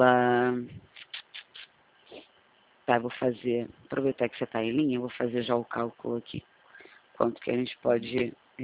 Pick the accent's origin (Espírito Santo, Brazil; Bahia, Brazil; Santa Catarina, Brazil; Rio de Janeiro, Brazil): Rio de Janeiro, Brazil; accent: carioca; Na verdade, eu sou do Rio